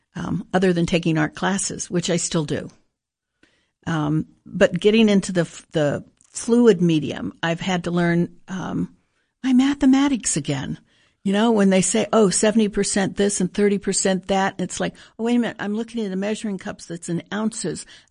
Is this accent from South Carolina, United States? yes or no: no; Florida, United States; I grew up in Florida around the John Ringling Museum and the Ringling School of Art, so art's always been a part of my life.